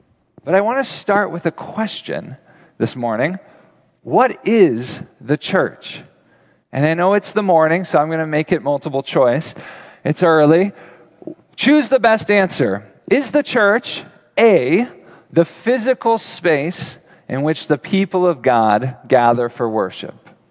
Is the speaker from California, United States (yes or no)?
yes; California, United States; I am a husband. I'm a father. I'm a pastor from Northern California.